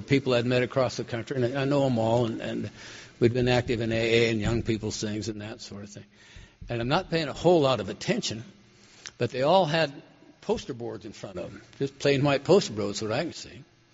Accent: Cheyenne, Wyoming, United States; this old detective that I had any number of acquaintances with growing up in Cheyenne is standing in there.

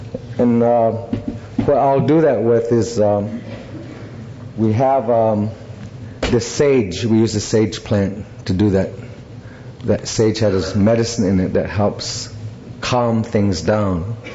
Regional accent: United States; Is where my tribe was originally from. And I'm from the Mohican Nation.

